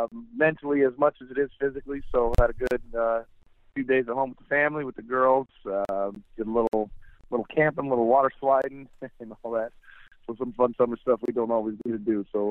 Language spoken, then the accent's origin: English; Oregon, United States; Well, I grew up in Oregon, so I have a Pacific Northwest resident card that gets me around this part.